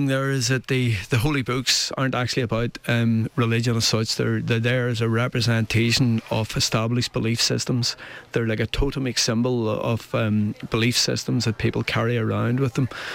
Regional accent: Belfast, Northern Ireland, United Kingdom; Yeah, I was born and brought up in Belfast, yeah.

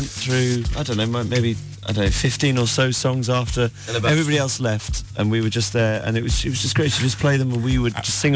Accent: England, United Kingdom; we're four English guys, we're in our mid-20s, and we're just kind of getting on with life and enjoying it.

